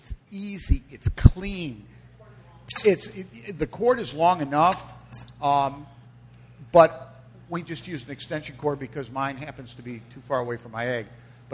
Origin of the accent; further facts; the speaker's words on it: Midwest, United States; Growing up in the Midwest, that was a Midwest thing, man.